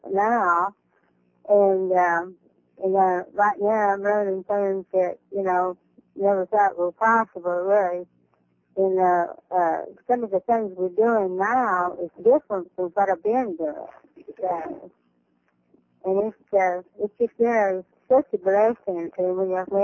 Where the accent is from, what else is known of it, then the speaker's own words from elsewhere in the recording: Strawberry Plains, Tennessee, United States; from Strawberry Plains, Tennessee.